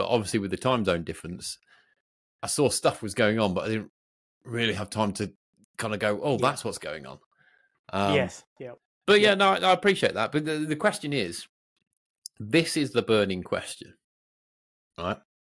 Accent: United Kingdom; because I'm British, I'm an introvert.

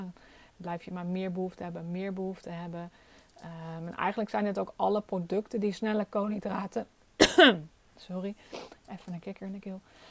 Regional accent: Netherlands; Als je ziet hoe wij als Nederlander een boterham met kaas of een boterham met kipfilet.

